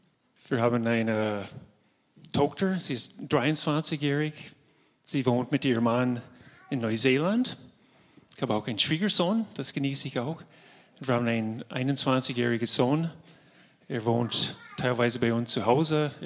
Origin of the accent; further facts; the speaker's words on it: United States; German is a second language; now in Switzerland; Meine Angie ist aus Deutschland und ich bin aus den USA.